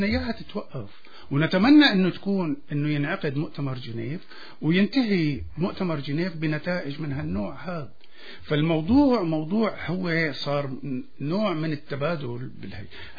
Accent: Syria

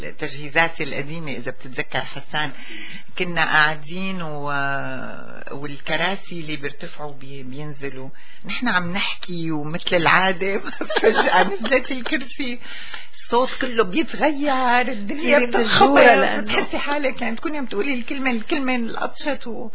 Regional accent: Syria; تحييكم من بلدي سوريا

